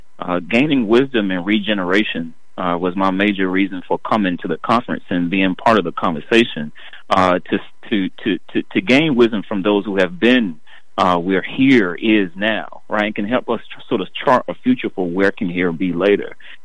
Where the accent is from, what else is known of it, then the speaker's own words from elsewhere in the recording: the South, United States; I come from the South. I've farmed. I have seen what poor looks like. We had outhouses.